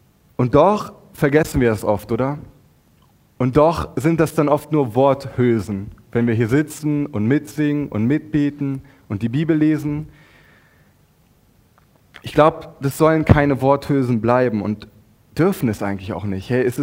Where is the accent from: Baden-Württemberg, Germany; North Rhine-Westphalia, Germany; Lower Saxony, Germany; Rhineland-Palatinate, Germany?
Lower Saxony, Germany; Wolfsburg; meine Heimatstadt Wolfsburg